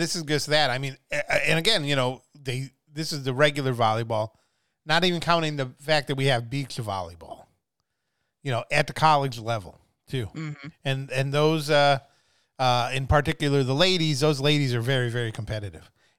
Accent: Wisconsin, United States; because Wisconsin, you know, my home state, was in the tournament

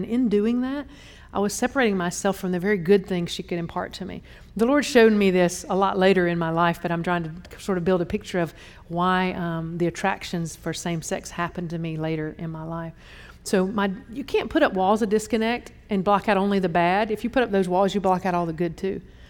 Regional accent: Conyers, Georgia, United States; And I was raised in Atlanta, Georgia, Conyers, Georgia, actually, and raised by a really good home.

